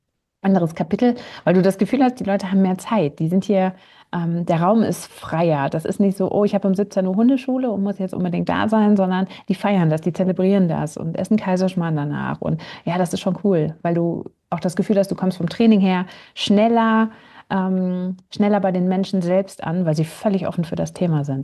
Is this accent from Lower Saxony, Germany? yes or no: no; Hattingen, North Rhine-Westphalia, Germany; also born or lived in Bochum; ich bin ja ursprünglich ein Ruhrpott-Kind. Ich bin ja gebürtige, also geboren bin ich in Bochum, aufgewachsen bin ich in Hattingen.